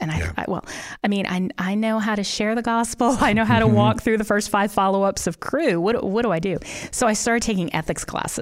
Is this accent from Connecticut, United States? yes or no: no; New Orleans, Louisiana, United States; also born or lived in Los Angeles; So, yeah, loved growing up in New Orleans. My dad's a musician, so that can tell you a lot. He was a musician in the Navy, and then I moved to Los Angeles. And so I came here from Los Angeles in 2009